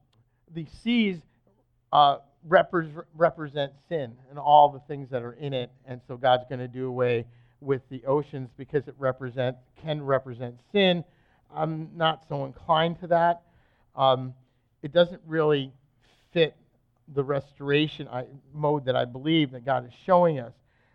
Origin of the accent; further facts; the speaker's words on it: England, United Kingdom; I'm from England myself, but let me tell you, I didn't give it 5 minutes.